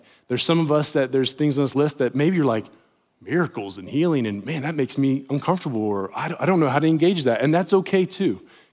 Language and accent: English; West Virginia, United States; accent: West Virginia; I won't talk too fast, because I know when I do, then my West Virginia accent comes out even faster, and I'll lose everybody.